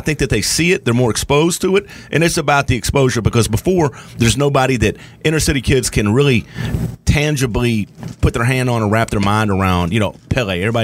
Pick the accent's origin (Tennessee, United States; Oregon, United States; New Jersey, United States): Tennessee, United States; I grew up in Midtown playing for Evergreen and Idlewild and ended up playing at Central, you know what I mean?